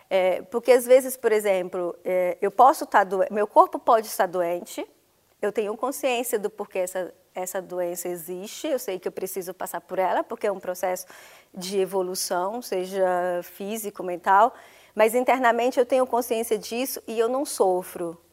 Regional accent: Minas Gerais, Brazil; Sou do interior de Minas Gerais, do sertão mineiro, muito machismo.

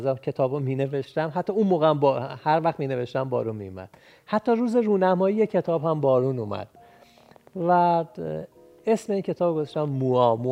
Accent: Iran; وقتی که فهمیده که ما ایرانیم

